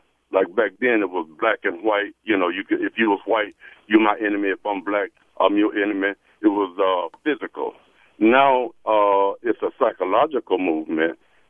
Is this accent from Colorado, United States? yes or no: no; Mississippi, United States; I'm from Mississippi, and I work for this organization called the Council of Federated Organization